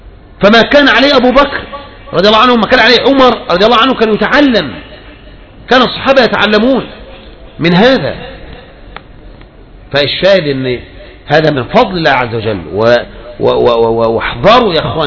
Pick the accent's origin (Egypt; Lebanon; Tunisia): Egypt; وعلى رأسهم بلدنا مصر